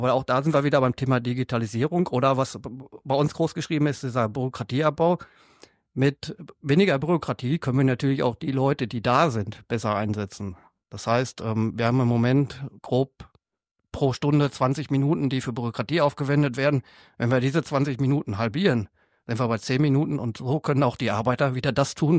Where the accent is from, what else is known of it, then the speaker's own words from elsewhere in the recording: North Rhine-Westphalia, Germany; Ich bin ja gebürtiger Hochsauerländer, also komme ich aus dem ländlicheren Bereich